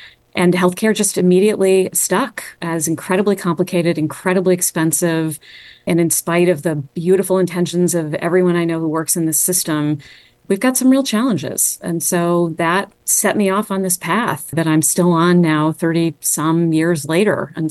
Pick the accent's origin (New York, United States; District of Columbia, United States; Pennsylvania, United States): District of Columbia, United States; Washington; I was born in Washington, D.C. I grew up on Capitol Hill. You could literally see the U.S. Capitol out my front door.